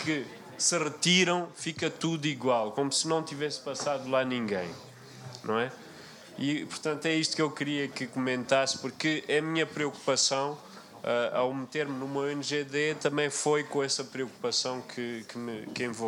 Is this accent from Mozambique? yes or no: yes; Mozambique; eu próprio, enquanto moçambicano na diáspora